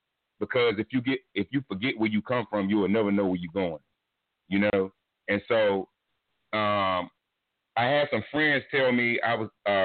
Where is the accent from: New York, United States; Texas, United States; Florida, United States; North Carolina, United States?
North Carolina, United States; Raleigh; And I'm from Raleigh, North Carolina. I'm 37 years old.